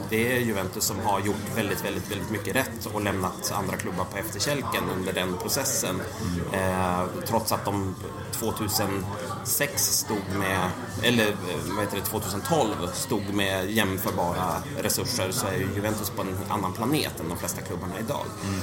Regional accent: Sweden; Jag är förfärligt svensk.

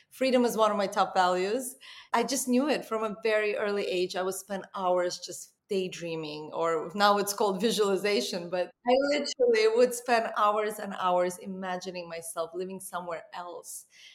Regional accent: Baku, Azerbaijan; growing up in Baku, Azerbaijan, in a tiny little flat apartment.

